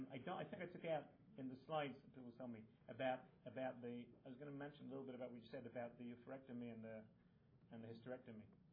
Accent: Israel; English is a second language; So a little Hebrew just to remind us that I come from Israel.

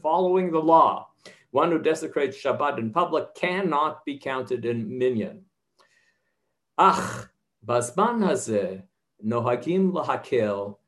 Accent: Hungary; Look, I come from Hungary

